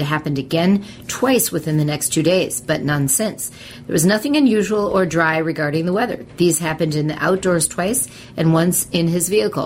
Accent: Edina, Minnesota, United States; Anne is calling from my hometown of Edina.

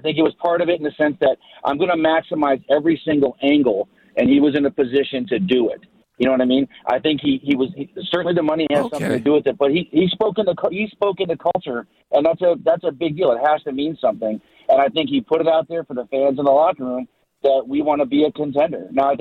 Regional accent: Cleveland, Ohio, United States; now in Fort Worth, United States; I'm born and raised in Cleveland, just living in Fort Worth.

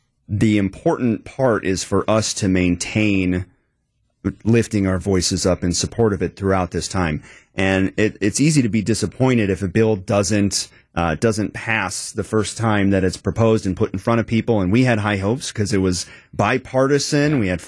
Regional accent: Madison, Wisconsin, United States; So I grew up in Wisconsin, Madison area, studied music my whole life

